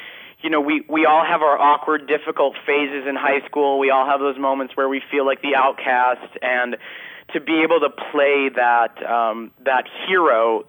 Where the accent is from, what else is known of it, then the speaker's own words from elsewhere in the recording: Highland Park, Illinois, United States; Well, fortunately, I grew up just outside of Chicago